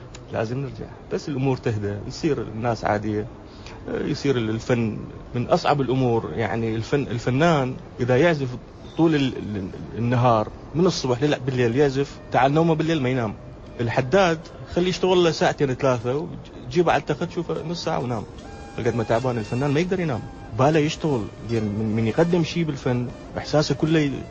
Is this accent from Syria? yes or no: no; Iraq; moved away; تشوفهم كعراقيين وحدهم. هسه يعني صار لي أكثر من فترة يعني ما رايح العراق